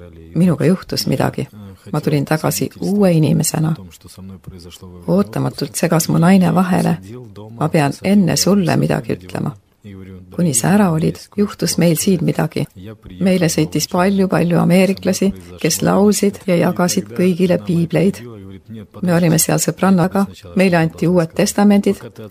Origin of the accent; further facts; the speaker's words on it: Kharkiv, Kharkiv Oblast, Ukraine; moved away as an adult; now in Yoshkar-Ola, Russia; Ma ise ei sündinud Marimaal ega ole selle rahva esindaja. Kolisin sinna Ukrainast, Harkovist, kus lõpetasin sõjaväe kooli.